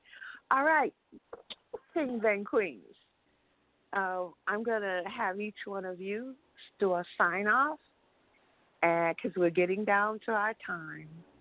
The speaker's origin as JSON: {"language": "English", "town": "Chicago", "region": "Illinois", "country": "United States", "said": "and I'm from Chicago originally, and in my world, there were so many people, and I had no idea I was shy."}